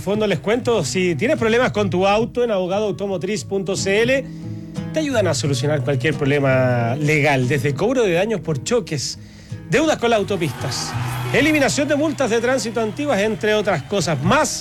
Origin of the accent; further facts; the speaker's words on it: Retiro, Maule, Chile; Yo soy de por ahí cerquita, Retiro. Está región del Maule también. Hay un poquito más, como 40 minutos más al sur.